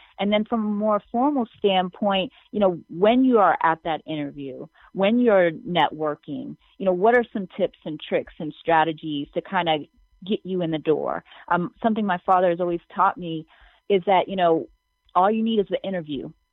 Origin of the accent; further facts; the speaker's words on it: New York, United States; The fact that I'm from New York, I would be remiss not to include New York as one of the places that I want us to be active in.